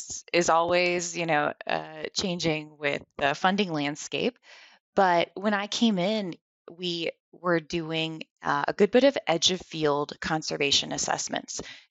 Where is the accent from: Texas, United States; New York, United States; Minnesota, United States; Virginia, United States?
Minnesota, United States; St. Cloud; So I'm originally from Minnesota. I grew up in St. Cloud, Minnesota, which is on the Mississippi River, about 3 hours from the headwaters.